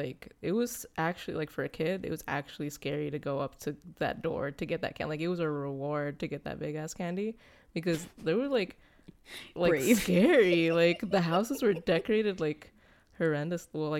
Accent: United States; And it's also like we grew up in the States, right? Like, we didn't grow up in Mexico.

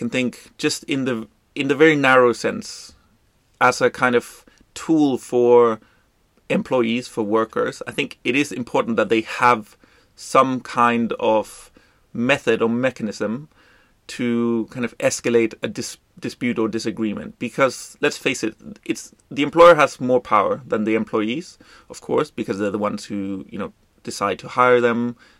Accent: Denmark; I'm from Denmark.

